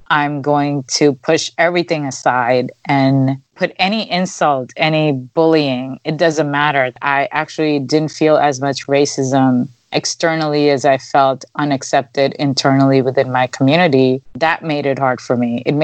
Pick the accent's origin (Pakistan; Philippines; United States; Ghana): Pakistan; English is a second language; moved away; I came from Pakistan where everybody looked like me.